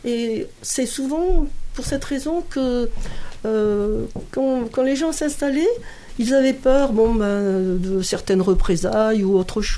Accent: Algeria; now in Bourgoin-Jallieu, France; moi je suis arrivée en 1963 d'Algérie et puis je me suis installée donc avec ma famille à Bourgoin-Jallieu.

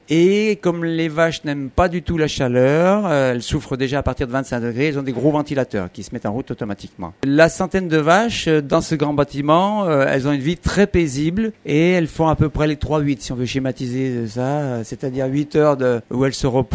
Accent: Doissin, Auvergne-Rhône-Alpes, France; Donc on vient de Doissin, de canton de Virieux, on est arrivé ici en 70.

